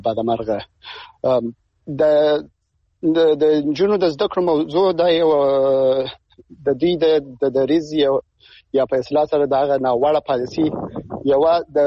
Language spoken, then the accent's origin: Pashto; Afghanistan; زه د افغانستان د یو وګړي په توګه باندې زه خپل دې ته ډېر امیدوار نه یم